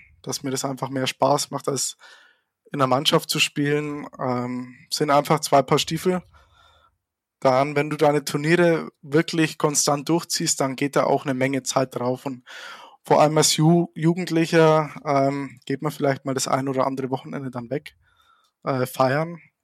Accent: Neumarkt in der Oberpfalz, Bavaria, Germany; Also ich komme aus Neumarkt in Oberpfalz.

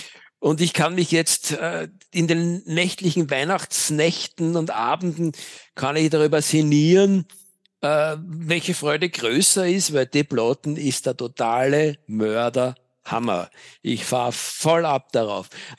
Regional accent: Vienna, Austria; ich bin ja echter Wiener.

